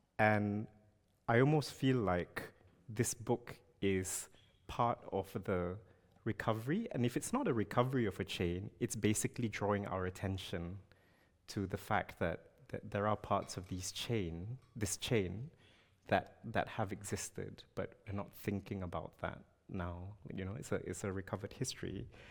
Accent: Malaysia; I come from Malaysia

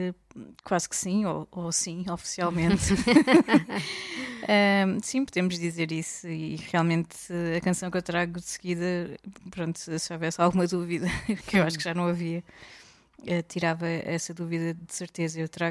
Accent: Parede, Lisbon, Portugal; ainda para mais na vila onde eu cresci, não é? Na parede

